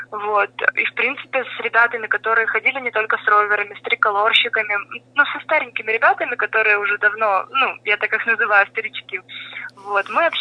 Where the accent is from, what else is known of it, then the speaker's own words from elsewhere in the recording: Sosnovskoye, Russia; ведь я сама из Сосновского